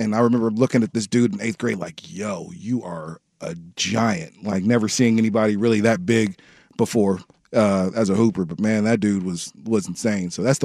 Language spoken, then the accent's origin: English; Portland, Oregon, United States; No, it was awesome growing up in Portland because, you know, we had Blazers come to our school